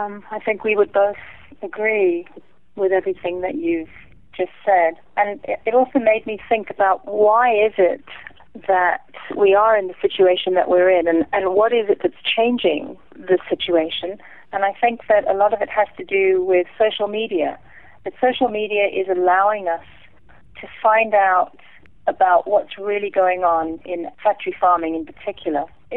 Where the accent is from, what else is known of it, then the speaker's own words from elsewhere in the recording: South Africa; moved away; he was growing up just down the road from where I was growing up in South Africa.